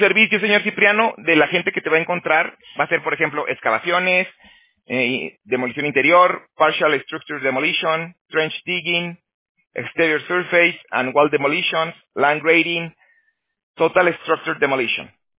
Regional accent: Aguascalientes, Mexico; also born or lived in Toronto; now in California, United States; yo también soy de México, pero yo soy de Aguascalientes. Yo me salí hace más o menos 12 años ya. Pero primero me fui a, estuve en Toronto, en Canadá. Y ya luego me vine acá a California

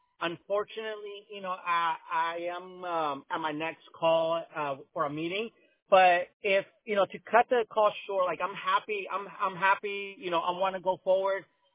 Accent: Newark, New Jersey, United States; I don't mind having like Newark, you know, that I'm from Newark

